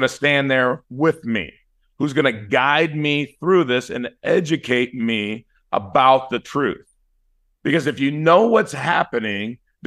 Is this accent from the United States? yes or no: yes; Inglewood, California, United States; so where I grew up in Inglewood, I grew up in that area, LA County, and we bounced around a lot